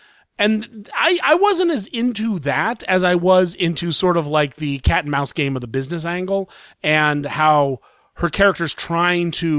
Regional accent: Columbus, Ohio, United States; I'm from Ohio. I'm from Columbus, Ohio.

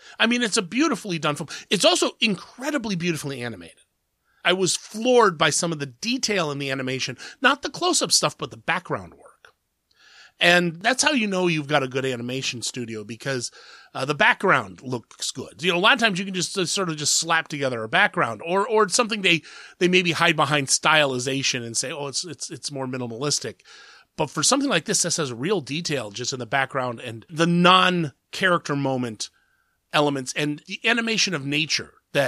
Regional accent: United States; as an American, you're always looking at World War II as the effect on America.

